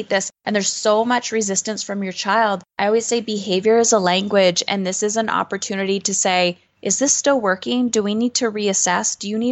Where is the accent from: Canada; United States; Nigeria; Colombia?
Canada; I'm Canadian, so we already had our Thanksgiving